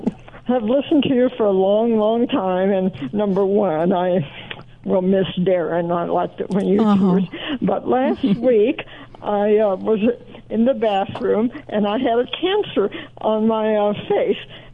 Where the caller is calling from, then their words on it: Boulder, Colorado, United States; I'm calling from Boulder, Colorado